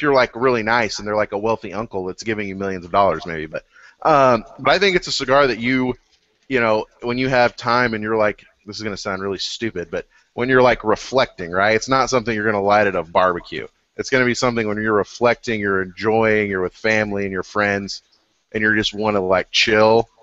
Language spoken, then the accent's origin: English; Missouri, United States; And because my favorite president in the state, I'm originally from Missouri.